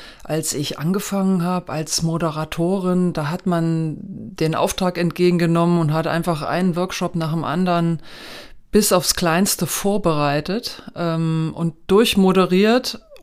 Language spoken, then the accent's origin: German; Kassel, Hesse, Germany; also born or lived in Stuttgart; Ich freue mich sehr, hier in Kassel zu sein, meine Heimatstadt. Ich finde Kassel eine ganz großartige Stadt, hat so vieles Wasser und Grünes.